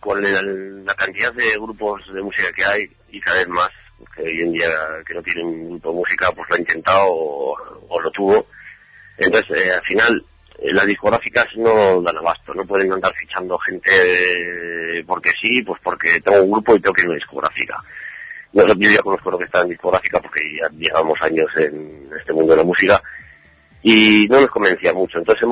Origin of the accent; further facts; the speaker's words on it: Getxo, Basque Country, Spain; Sí, somos de Vizcaya. Yo soy de Getxo